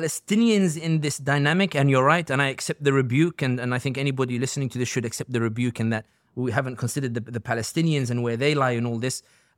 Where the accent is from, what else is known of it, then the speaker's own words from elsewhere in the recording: London, United Kingdom; primarily as somebody born and raised in London, for example.